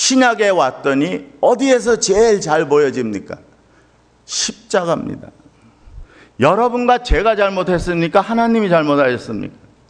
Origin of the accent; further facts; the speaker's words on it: South Korea; moved away; 저는 한국이 제가 또 애국심이 많습니다. 여기 온 지가 오래돼갖고 요즘은 좀 애국심이 안 보이는 것 같아요. 근데요 저는 한국인인데